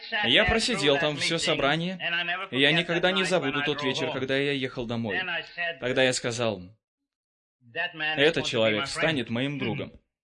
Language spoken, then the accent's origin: Russian; Sweden; also born or lived in New York, United States; Прежде всего, я хотел бы вам сказать, что я швед. Я родился не в Америке, я родился в Швеции